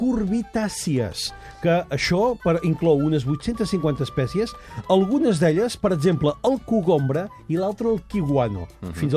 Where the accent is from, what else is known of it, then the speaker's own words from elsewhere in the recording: Girona, Catalonia, Spain; Home, soc de Girona, jo.